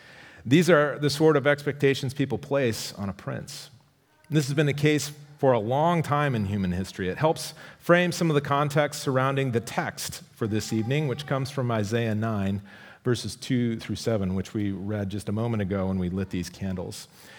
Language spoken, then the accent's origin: English; United States; Well, for a person like me, born and raised in the United States, it's tough to relate to the whole idea of royalty